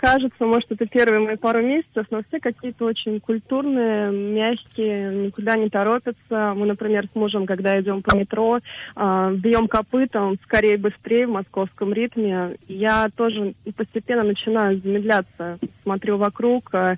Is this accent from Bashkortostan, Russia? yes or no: yes; Ufa, Bashkortostan, Russia; born there; also born or lived in Kazan; now in Saint Petersburg, Russia; Я родилась в Уфе, и у меня было несколько переездов. В Казани я жила некоторое время.